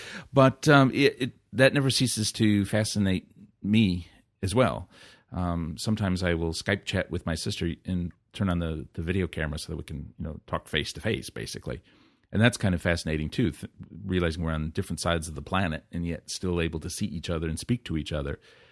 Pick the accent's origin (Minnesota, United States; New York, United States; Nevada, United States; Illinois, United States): Illinois, United States; marriage itself is something I'm forbidden to do, either here or in my home state of Illinois.